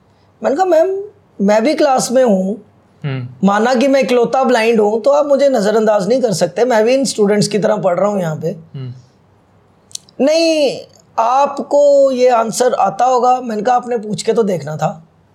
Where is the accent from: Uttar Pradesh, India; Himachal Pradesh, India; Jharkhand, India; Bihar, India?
Himachal Pradesh, India; Prithvipur; born there; वहाँ का मेरा बर्थ है, पृथ्वीपुर मेरे गाँव का नाम है।